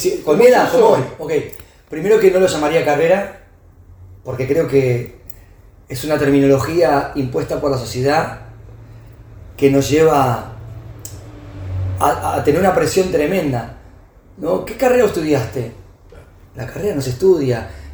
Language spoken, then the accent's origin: Spanish; Rafael Calzada, Buenos Aires Province, Argentina; born there; Bueno, Rafael Calzada, donde yo nací, ¿no?